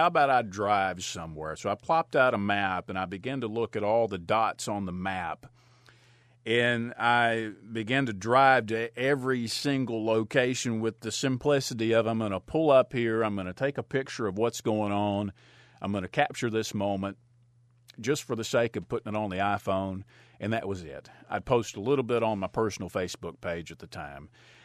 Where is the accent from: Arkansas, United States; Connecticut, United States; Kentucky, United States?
Kentucky, United States; I've always had to mention growing up that I came from around Paducah. I'm an hour from Paducah, but I always had to place mark and say I'm around that metropolitan area